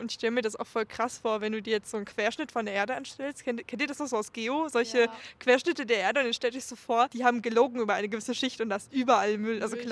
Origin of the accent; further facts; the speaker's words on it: Leipzig, Saxony, Germany; ich bin ja auch so als Leipzigerin aufgewachsen